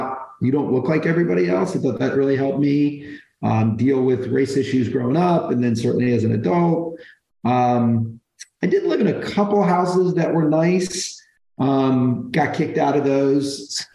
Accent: Brooklyn, New York, United States; born there; Let's see. I was born in Brooklyn.

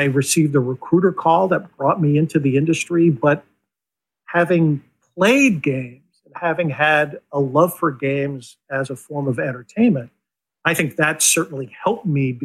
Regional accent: Brentwood, New York, United States; also born or lived in Bronx; Moved out to Long Island. I grew up in Brentwood, Long Island. So I'm a native New Yorker.

